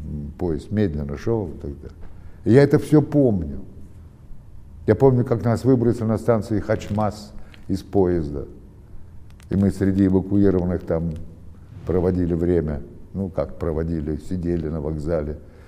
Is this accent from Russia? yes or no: yes; Moscow, Russia; Я из Москвы маленьким мальчиком, мне было 5, 5:30, вместе с мамой и с бабушкой был эвакуирован в Тбилиси на родину отца.